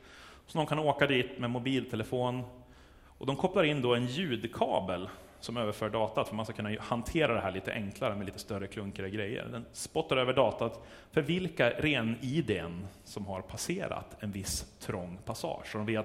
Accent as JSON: {"language": "Swedish", "region": "Norrland", "country": "Sweden", "lives_now": "Dalarna, Sweden", "said": "Jag är från Norrland. Ganska långt norrut från början. Jag jobbar bort min dialekt men jag bor i Dalarna."}